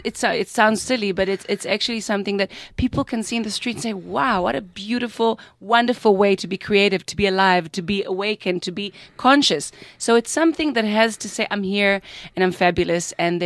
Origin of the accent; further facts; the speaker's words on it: Tel Aviv, Tel Aviv District, Israel; I was raised in Tel Aviv, and it was kind of like, you know, being gay was cool.